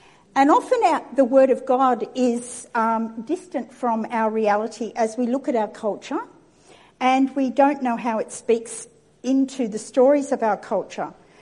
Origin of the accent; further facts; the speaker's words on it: Newcastle, New South Wales, Australia; My story is I grew up in Newcastle in Anglo-Saxon land, and my experience of Australia Day was the beach and the barbecue.